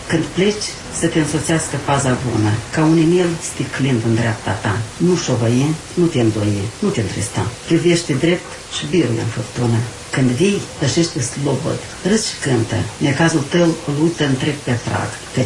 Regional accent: Moldova; born there; Îmi pare rău că m-am născut în Republica Moldova

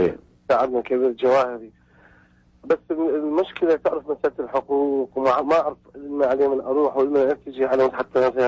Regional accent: Iraq; قبل مني لأقدامهم كعراقيين وكلاعبين

